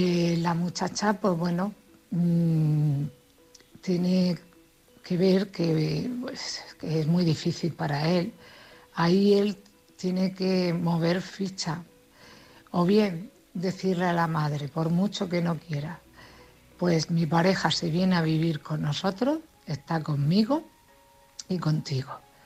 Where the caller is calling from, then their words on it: Cartagena, Region of Murcia, Spain; de Cartagena.